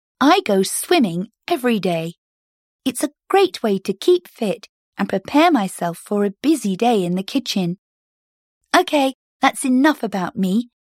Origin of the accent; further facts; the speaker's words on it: Scotland, United Kingdom; Oh, I'm Scottish.